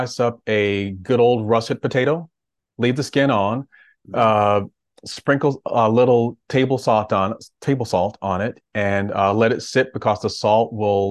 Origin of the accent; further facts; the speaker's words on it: Connecticut, United States; also born or lived in Alabama; now in New York, United States; Well, I was born in Alabama. I grew up in Connecticut. I have now lived in New York for the majority of my life.